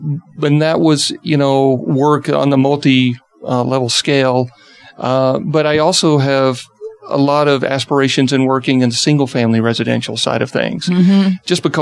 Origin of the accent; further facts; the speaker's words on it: Georgia, United States; accent: Georgia; I'm originally from Georgia, so I'm sure everyone out there hear a little bit of a Georgia accent.